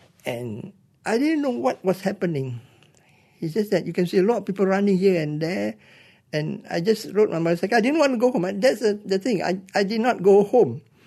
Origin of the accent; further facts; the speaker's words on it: Kampung Baru, Kuala Lumpur, Malaysia; I was 14 years old. I was born and bred in Kampung Bahru. That's where it started.